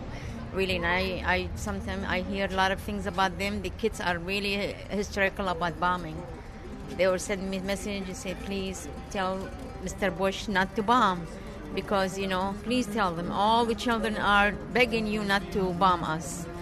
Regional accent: Iraq; now in United States; I'm originally from Iraq, but I'm American citizen here. I've been here for over 30 years. Yes, my family is in Iraq.

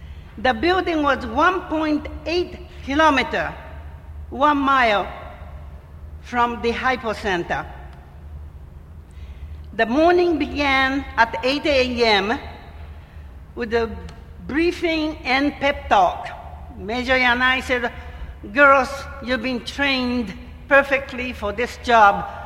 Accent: Hiroshima, Japan; My hometown of Hiroshima was ranked the 10th largest city at that time

